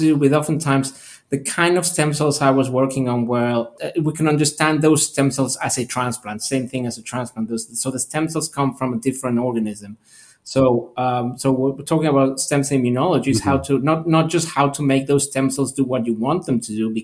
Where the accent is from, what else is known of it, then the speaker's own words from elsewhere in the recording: Mexico City, Mexico; Well, I grew up in Mexico City, So a large, crowded, fascinating city, extremely diverse and also with a lot of challenges, a lot of social disparities.